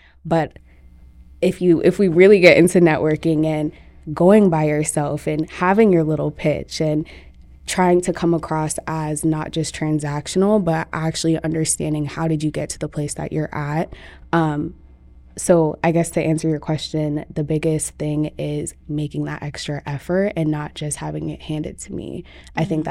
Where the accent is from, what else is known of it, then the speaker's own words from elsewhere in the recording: Iowa, United States; I am Ghanaian American, so unfortunately was born in Iowa.